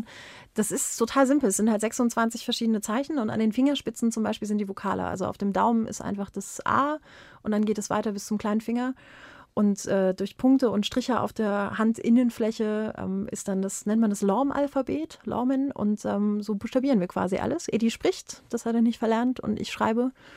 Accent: East Germany, Germany; Ich bin im Osten aufgewachsen und ich bin aufgewachsen mit vielen politischen Diskussionen und mit viel Zivilcourage

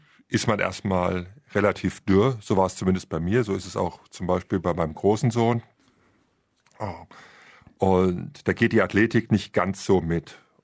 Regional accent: Hesse, Germany; ich bin in der Nähe von Frankfurt groß geworden, außerhalb von Frankfurt in einem kleinen Ort.

